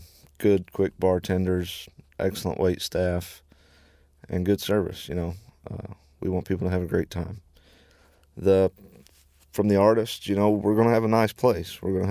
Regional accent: Kentucky, United States; I'm from Eastern Kentucky as well.

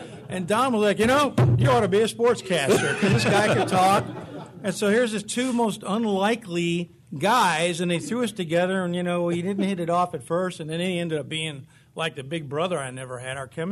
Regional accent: Louisville, Kentucky, United States; Kaywood's the guy I grew up with in Louisville. I was a baseball nut.

